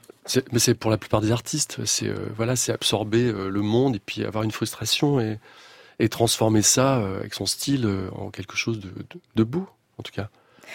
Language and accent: French; Rennes, Brittany, France; Oui, oui, oui, je viens de Rennes et c'est un fait.